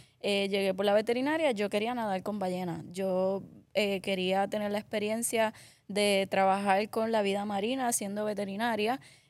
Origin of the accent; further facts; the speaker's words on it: Caguas, Puerto Rico; yo soy de Caguas, del monte casi Sidra, me crié en la falda entre dos ríos, escalaba los ríos descalza y arrancándome uñas y cayéndome, yo me crié salvaje